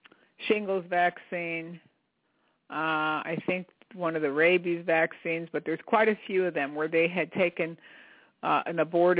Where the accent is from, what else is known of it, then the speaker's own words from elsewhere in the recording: United States; I'm glad I grew up in America.